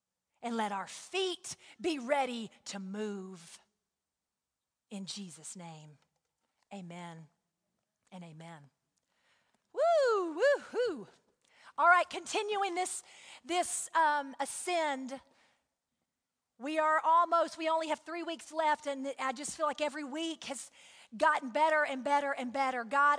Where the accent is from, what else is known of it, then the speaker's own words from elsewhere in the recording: Huntsville, Alabama, United States; I grew up in Huntsville, Alabama.